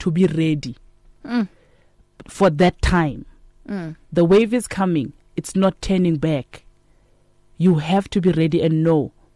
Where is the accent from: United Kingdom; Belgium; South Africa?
South Africa; Katlehong, Gauteng; You know, there are people that grow up in the township. I'm from Katlehong.